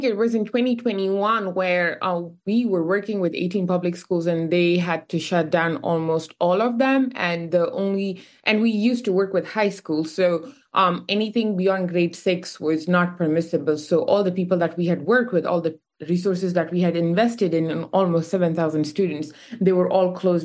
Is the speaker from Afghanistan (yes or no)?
yes; Afghanistan; So I am from Afghanistan, and the reason we started in Afghanistan was because I come from rural tribal regions of Afghanistan